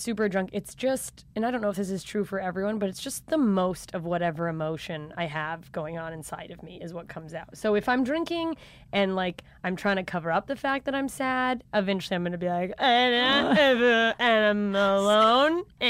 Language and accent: English; Alaska, United States; born or raised there